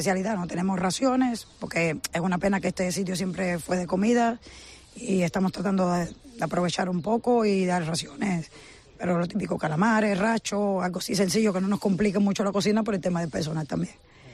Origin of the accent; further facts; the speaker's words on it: Cuba; now in Foz, Spain; Soy cubana, llevo 18 años en Foz, vine por contrato de trabajo y me enamoré del pueblo y aquí quedé.